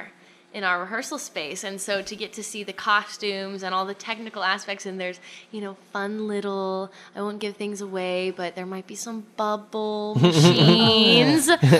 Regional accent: San Antonio, Texas, United States; I'm from San Antonio, Texas.

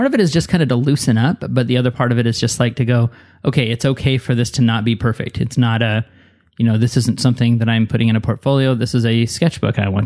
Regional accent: Montana, United States; But to clarify, I grew up in Montana, and we did not have TV until the 90s.

